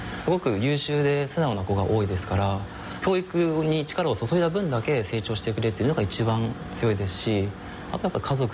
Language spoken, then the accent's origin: Japanese; Tsubame, Niigata, Japan; now in Sanjo, Japan; 私はこの燕市の出身で今三条に住んでいるんですけども、はい、まあ、この燕三条地域はものづくりの町なんですけども